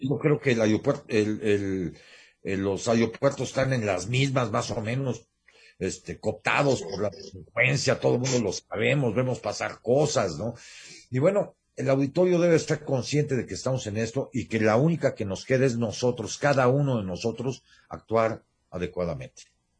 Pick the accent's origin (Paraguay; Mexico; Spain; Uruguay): Mexico; nosotros como mexicanos